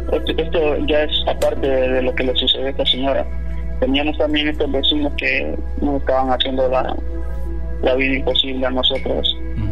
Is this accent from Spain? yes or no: no; Honduras; Todo esto que les estoy contando sucedió en Honduras. Yo soy de Honduras, ¿sí?